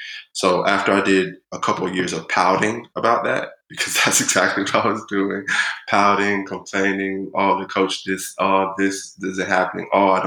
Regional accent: Garland, Texas, United States; I'm from Garland, Texas. My mom is from Brooklyn, New York, but she raised me in Texas.

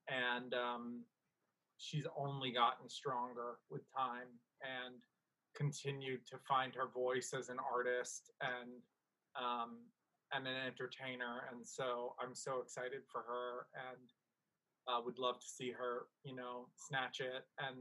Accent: New York, United States; And then even though we're both from New York, I had never worked with Thorgy Thor

